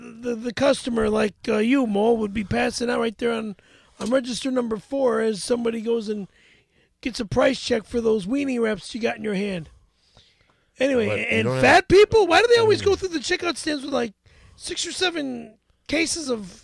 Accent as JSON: {"language": "English", "town": "Chicago", "region": "Illinois", "country": "United States", "said": "And you're from Milwaukee, and I'm from Chicago."}